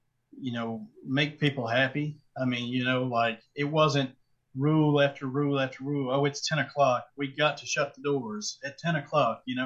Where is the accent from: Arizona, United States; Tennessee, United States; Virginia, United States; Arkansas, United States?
Tennessee, United States; Nashville; Well, being born and raised in Nashville, I was already familiar with Donaldson.